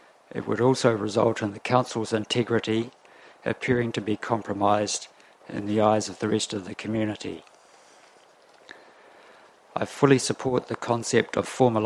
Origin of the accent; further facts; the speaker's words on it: South Island, New Zealand; now in Rotorua, New Zealand; I came to Rotorua from the South Island via Tokoroa in the 1960s and lived at Rotuiti from 1971 for 35 years.